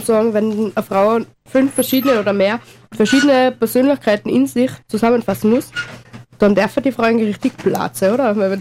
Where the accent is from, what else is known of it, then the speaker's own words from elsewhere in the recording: Tyrol, Austria; Baras sagt man bei uns in Tirol scheinbar nur, ich weiß es nicht.